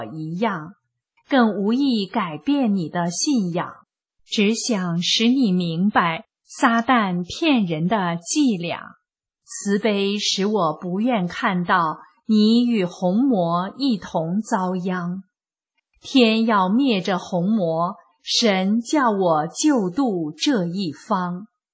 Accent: China; 我就对他们说，因为我们中国人背后有一个魔印在操控我们

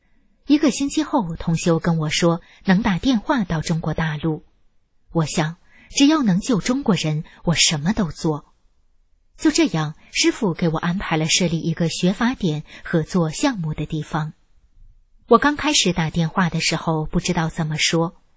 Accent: Vietnam; Chinese is a second language; 您好，很高兴认识，我是越南人，我的中文很差

